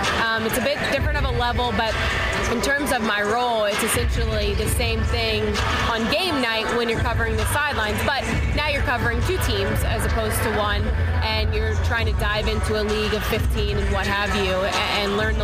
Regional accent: Louisville, Kentucky, United States; growing up in Louisville, I didn't have an appreciation for the NBA

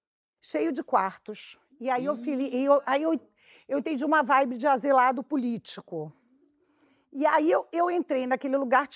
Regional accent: Iran; now in New York, United States; Eu tô morando aqui em Nova York um tempão, né? Eu queria conhecer um iraniano. Eu sou iraniana, queria conhecer um iraniano.

